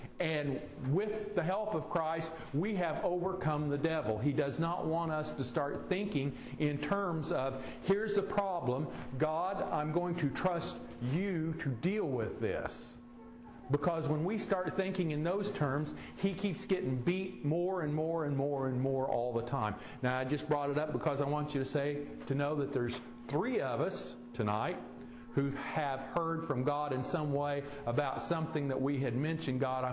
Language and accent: English; Noble, Illinois, United States; I come from Noble, therefore I'm a Nobelite.